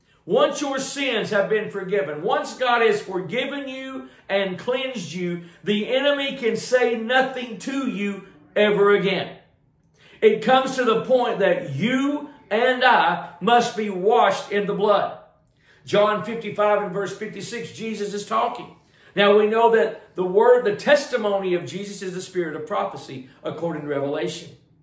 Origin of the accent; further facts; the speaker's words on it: Cleveland, Tennessee, United States; growing up in Cleveland, Tennessee, where I'm from, and heard the way sanctification was preached, it was more about the outward stuff.